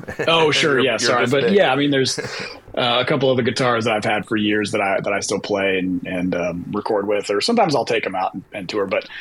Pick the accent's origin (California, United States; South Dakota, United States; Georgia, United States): California, United States; Menlo Park; Yeah, I grew up in Menlo Park.